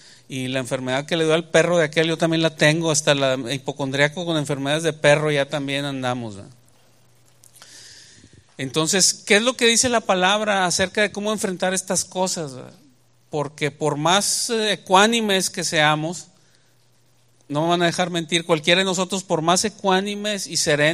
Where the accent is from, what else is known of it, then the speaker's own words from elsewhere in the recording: Mexico; nosotros que venimos de México